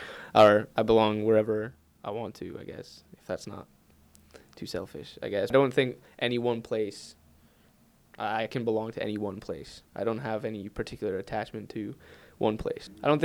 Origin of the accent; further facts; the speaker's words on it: Stirling, Scotland, United Kingdom; now in Toronto, Canada; I feel kind of embarrassed to say that I'm Scottish sometimes due to the fact that I don't sound Scottish and I don't look Scottish.